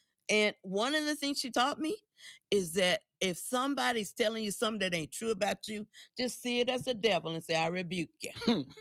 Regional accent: the South, United States; You know, I grew up in the South. My mama would get me to go outside to get the switch.

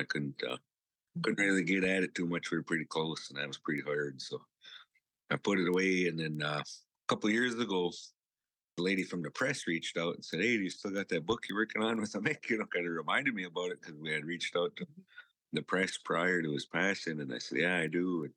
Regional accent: Wisconsin, United States; And I come from the Lac-Couturier Ojibwe Reservation, or Dawaza, Gayaganing, as we say in our language.

